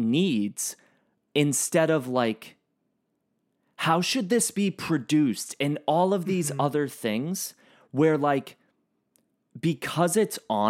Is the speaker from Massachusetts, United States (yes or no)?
yes; Boston, Massachusetts, United States; just growing up in Boston and growing up in like an Irish Catholic kind of dynamic